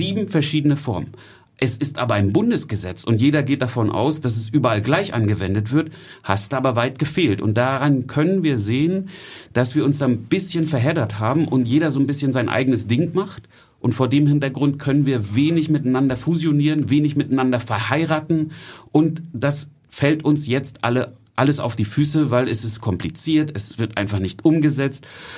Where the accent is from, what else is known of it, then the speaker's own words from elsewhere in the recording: Berlin, Germany; Und ich komme jetzt aus Berlin